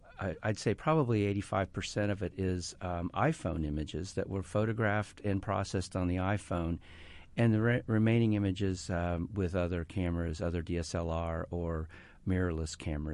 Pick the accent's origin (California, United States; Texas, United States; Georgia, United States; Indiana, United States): Indiana, United States; And I grew up in Indiana, in southern Indiana along the Ohio River, so I love rural Indiana.